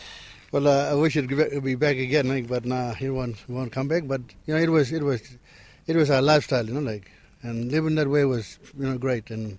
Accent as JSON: {"language": "English", "town": "Kimberley Downs", "region": "Western Australia", "country": "Australia", "tie": "born or raised there", "also_born_or_lived": "Napier", "said": "I was born in Napier and grew up in Kimberley Down."}